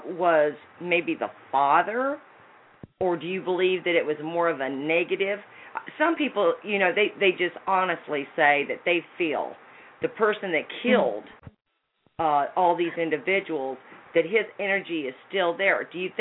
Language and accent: English; Atlantic, Iowa, United States; I was raised in Atlantic, Iowa.